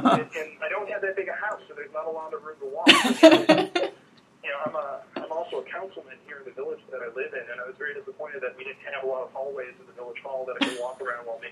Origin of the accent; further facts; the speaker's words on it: Timberlake, United States; I grew up here in Timberlake, so it's great to be able to serve the community I grew up